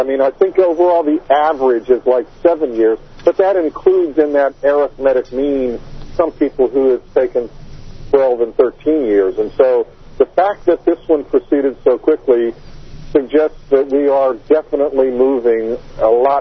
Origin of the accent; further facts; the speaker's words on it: Washington, District of Columbia, United States; moved away as an adult; also born or lived in Ohio; I came down here from Ohio. I'm originally from Washington, D.C., did my graduate work at the University of Maryland.